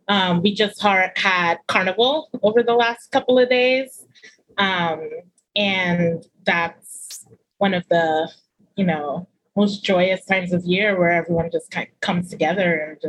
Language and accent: English; Japan; It was definitely a big part of my life happened in Japan. Like, I grew up in Japan.